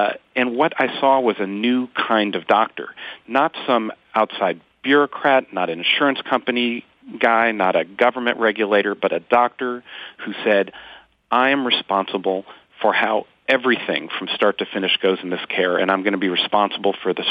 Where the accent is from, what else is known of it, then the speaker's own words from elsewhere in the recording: Ohio, United States; We have 60,000 people on staff, 3 times bigger than the town I grew up in Ohio.